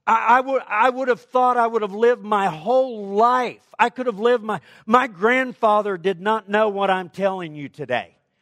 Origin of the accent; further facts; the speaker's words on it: Springfield, Missouri, United States; born there; Do I love America? I'm an American. I was born right here in Springfield, Missouri in 1961, June the 3rd.